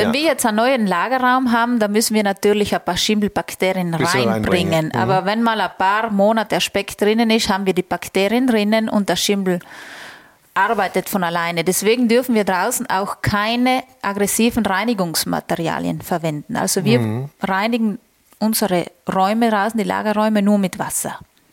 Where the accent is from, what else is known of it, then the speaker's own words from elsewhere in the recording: Trentino-Alto Adige, Italy; bei uns in Südtirol